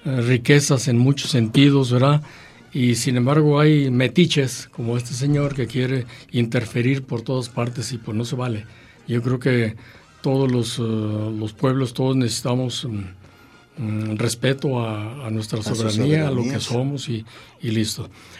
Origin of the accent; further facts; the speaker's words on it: Mexico; las banderas que han sido utilizadas para definirnos o identificarnos como mexicanos